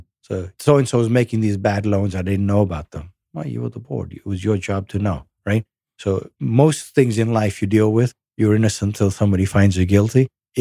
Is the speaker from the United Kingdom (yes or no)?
yes; England, United Kingdom; So, you know, growing up in England